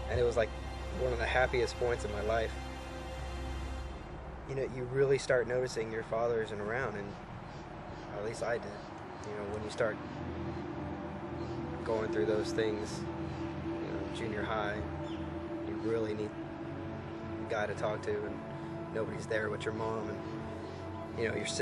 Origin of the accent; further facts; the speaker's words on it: Bowling Green, United States; you know, growing up. I grew up here in Bowling Green.